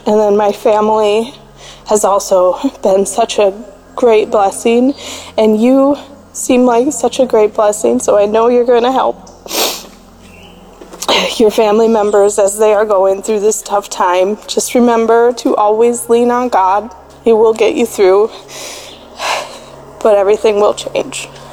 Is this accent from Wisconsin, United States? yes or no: yes; Wisconsin, United States; I am from Wisconsin.